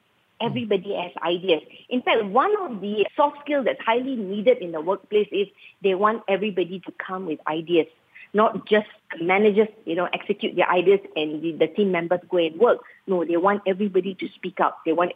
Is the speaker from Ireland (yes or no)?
no; Malaysia; But generally, as a Malaysian, whenever we go anywhere, the first thing we will think is, should I wear the shoes or should I put the shoe outside?